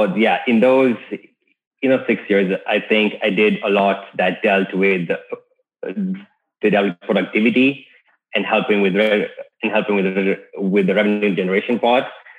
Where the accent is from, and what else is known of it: Kenya; born or raised there